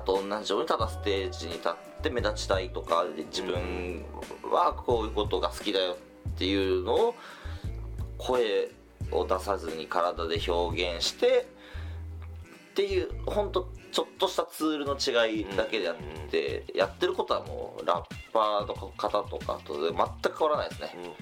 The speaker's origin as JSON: {"language": "Japanese", "region": "Ishikawa", "country": "Japan", "said": "石川県から来ましたスモーキーダウンというチーム、ダンスチームにいます"}